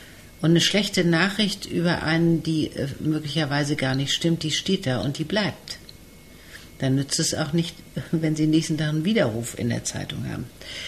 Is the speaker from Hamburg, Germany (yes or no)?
yes; Blankenese, Hamburg, Germany; Ich bin in Blankenese groß geworden.